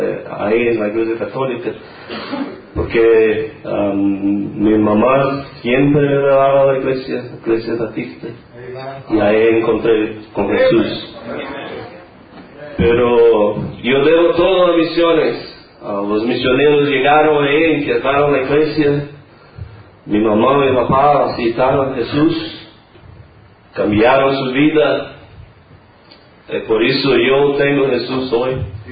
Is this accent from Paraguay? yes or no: no; Brazil; Yo crecí ahí en Brasil.